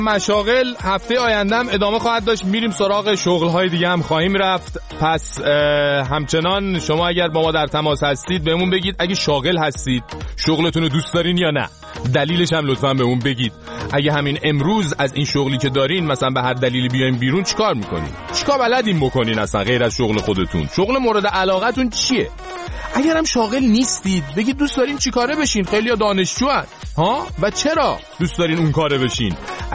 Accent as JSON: {"language": "Persian", "country": "Iran", "said": "ما ایرانیام که دیدی دیگه"}